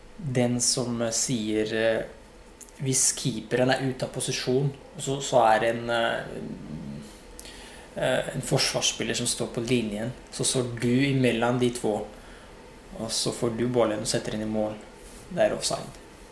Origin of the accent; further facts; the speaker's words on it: Morocco; Arabisk, marokkansk som är en alltså en berberdialekt från norra Marokko där jag kommer ifrån. Tysk. Fatte fransk, det men det är så länge sedan att jag har glömt mycket av det.